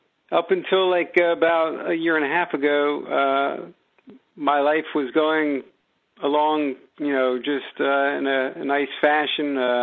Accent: Great Neck, New York, United States; I grew up in Great Neck, New York, and then I went to school, went off to college, Brandeis University, and then I went on to medical school, and then I went to trained in diagnostic radiology down in Miami.

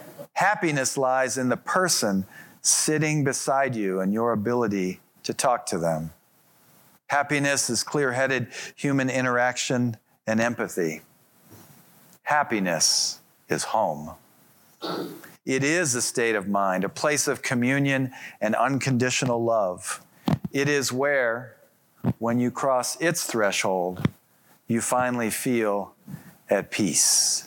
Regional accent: Michigan, United States; I was born in Southwest Michigan. That's where I grew up, and that's where my first Christmases were. But I've lived out here for 31 years, and now this is home.

